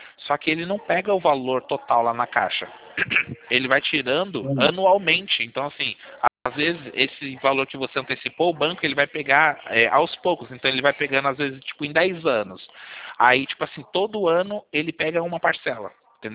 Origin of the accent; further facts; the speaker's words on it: Sorocaba, São Paulo, Brazil; Eu sou daqui de Sorocaba.